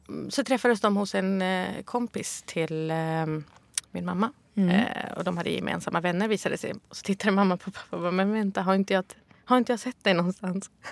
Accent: Malmö, Skåne, Sweden; Så fick vi ta det som fanns, och det var i Rosengård i Malmö.

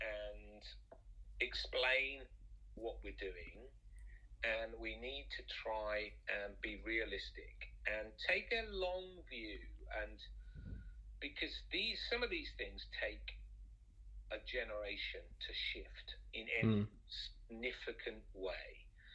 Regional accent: Wales, United Kingdom; where I was brought up in Wales, it's a rugby country

